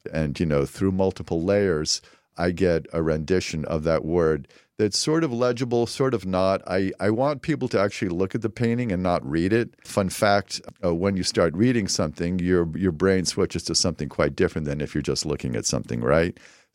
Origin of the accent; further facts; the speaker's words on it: New York, United States; I'm going to try to publish a series of essays about, you know, my growing up in the Catskills and the story behind it.